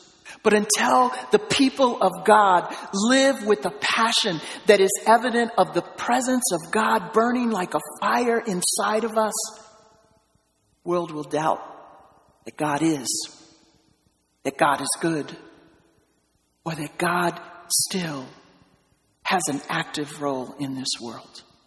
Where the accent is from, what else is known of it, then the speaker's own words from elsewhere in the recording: Midwest, United States; I come from the Midwest.